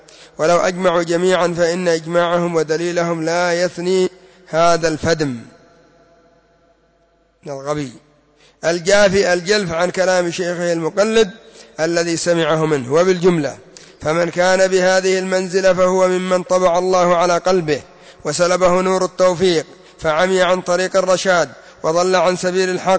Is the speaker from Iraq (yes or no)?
no; Yemen; لكن سبحان الله أتوا عليهم بالذات هؤلاء الأئمة عندنا في اليمن